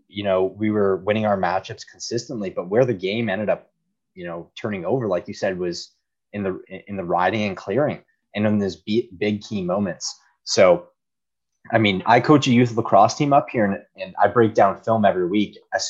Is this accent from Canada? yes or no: yes; Canada; being Canadian, you don't get ESPN.